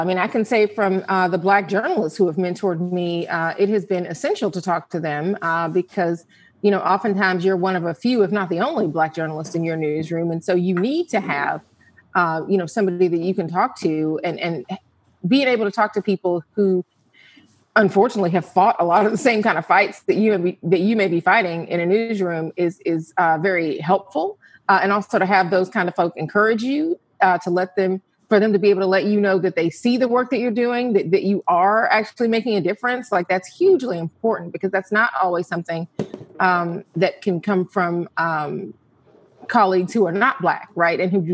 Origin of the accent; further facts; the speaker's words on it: Atlanta, Georgia, United States; And so I was doing that job in Atlanta, my hometown, and writing for a national audience about issues of race